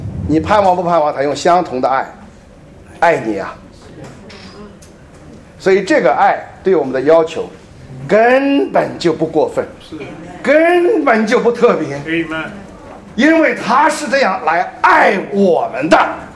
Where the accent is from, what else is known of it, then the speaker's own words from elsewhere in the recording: China; 我们中国人啊，有一个诗人写了一句话说，